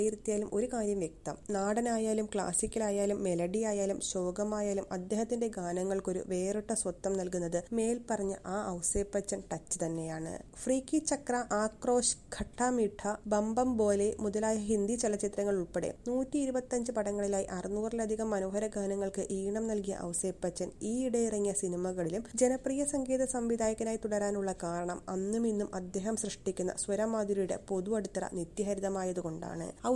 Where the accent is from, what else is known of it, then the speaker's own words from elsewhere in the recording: Ollur, Kerala, India; ജനിച്ചു വളർന്ന ഒല്ലൂരിലെ ഞങ്ങളുടെ ഇടവകയിലെ അച്ഛൻ എനിക്കൊരു വയലിൻ സമ്മാനമായി തന്നു. അങ്ങനെ പള്ളിയിലെ മ്യൂസിക്കൽ ട്രൂപ്പിൽ അംഗമായി, പിന്നീട് ഒല്ലൂരിലും തൃശൂരിലുമുള്ള പല ഗായക സംഘങ്ങളിലും വയലിനിസ്റ്റായി പ്രവർത്തിച്ചു.